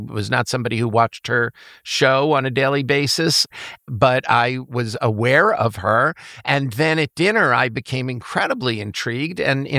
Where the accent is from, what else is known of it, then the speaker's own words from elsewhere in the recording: Long Island, New York, United States; We're both from Long Island, and we love to go back to Long Island a couple of weeks every year, and we bring our kids.